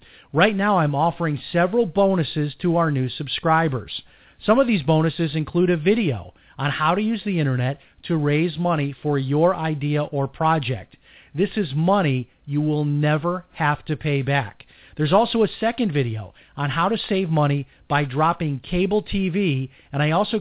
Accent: Chicago, Illinois, United States; Absolutely. I grew up in Chicago, 18 years of shoveling snow. And as soon as I could leave, I was gone.

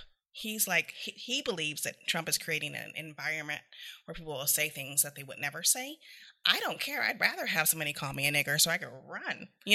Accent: Oakland, California, United States; when I'm in my hometown with my cousins in East Oakland, I might speak a little differently, and that's code switching.

